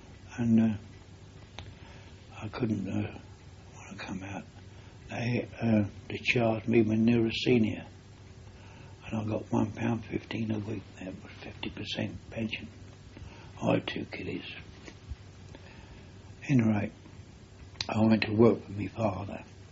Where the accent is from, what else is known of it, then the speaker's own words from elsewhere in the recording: Mitcham, London, United Kingdom; We've only been down here 2 years, the 6th of last September. We moved down here. We come from Mitcham in Surrey.